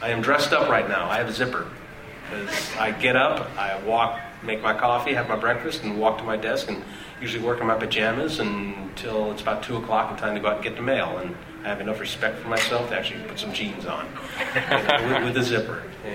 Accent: Georgia, United States; And I am from Georgia, so, you know that rules.

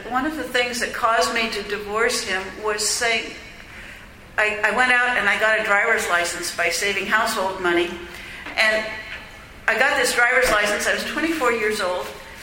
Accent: Los Angeles, California, United States; Came back to California, where I'd been born and raised in Los Angeles

